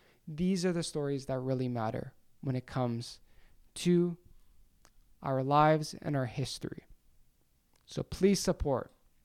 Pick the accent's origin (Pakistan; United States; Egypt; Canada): Canada; as a Canadian, as somebody that's living in Canada